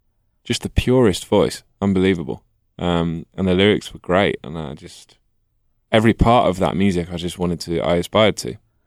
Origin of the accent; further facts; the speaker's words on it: England, United Kingdom; but as a as an Englishman, I suppose I have to.